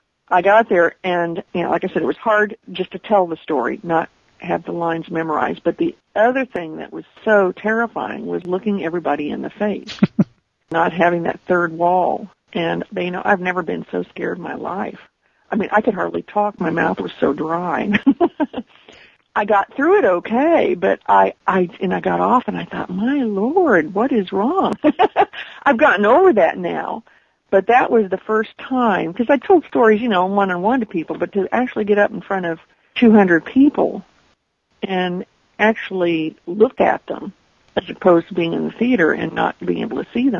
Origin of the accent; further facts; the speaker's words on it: Topeka, Kansas, United States; I also have a couple of personal stories I tell about growing up in Topeka, especially with my brothers.